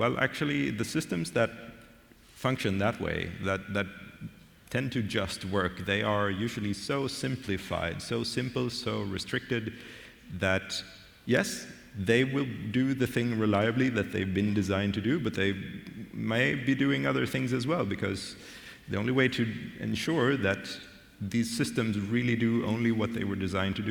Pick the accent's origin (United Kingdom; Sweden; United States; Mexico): Sweden; now in Germany; I moved from Sweden to Germany a few years ago.